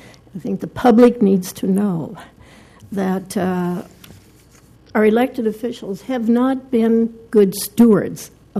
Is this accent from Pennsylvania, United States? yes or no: no; Portland, Oregon, United States; I'm from East Portland. This isn't just a Tabor and Arlington issue.